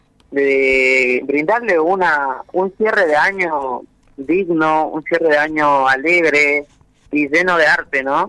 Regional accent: Tartagal, Salta, Argentina; yo soy de Tartagal

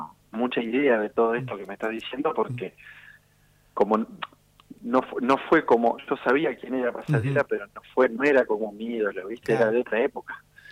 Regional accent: Trelew, Chubut, Argentina; born there; moved away; Yo nací en Trelew, en una ciudad del sur allá, y en ese momento era más un pueblo que una ciudad, y cuando me vine para Buenos Aires

